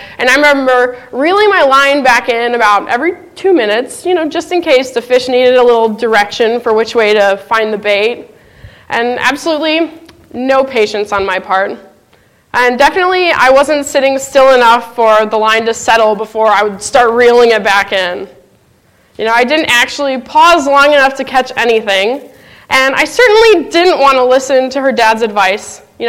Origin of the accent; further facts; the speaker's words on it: Portage, Indiana, United States; I'm from Portage, Indiana, which is right by the lakefront